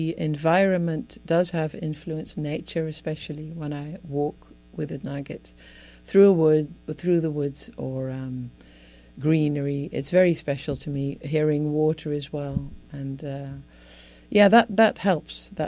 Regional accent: Amsterdam, North Holland, Netherlands; now in United States; Well, but I'm from Amsterdam, so I can say anything.

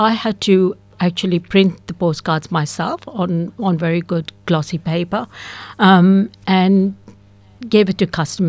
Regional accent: Pune, Maharashtra, India; born there; I was born in India.

